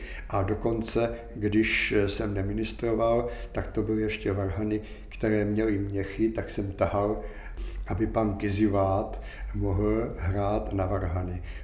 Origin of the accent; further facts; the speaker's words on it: Prague, Czechia; Já jsem Žižkovák, tam jsem se narodil, tam jsem žil do roku až 1964. Tam jsem byl taky vychovávaný.